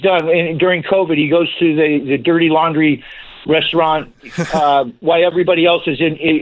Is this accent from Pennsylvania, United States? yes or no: no; California, United States; I was raised in Calvary Chapel down here in Southern California